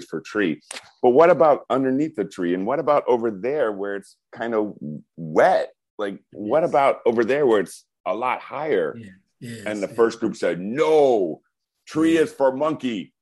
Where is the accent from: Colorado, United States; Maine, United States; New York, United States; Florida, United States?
Florida, United States; Key West; So my family is Jamaican. Mongo is Cuban. I'm from Key West, which is 90 miles above Cuba.